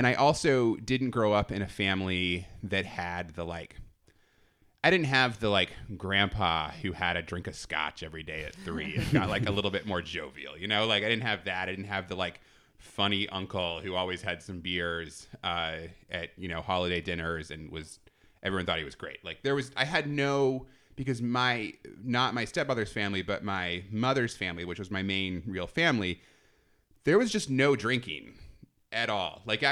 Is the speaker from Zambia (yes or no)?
no; Kansas, United States; don't think this is because I'm a kid from Kansas and we're all like backwards there. Actually, drinking is a really big part of growing up in Kansas.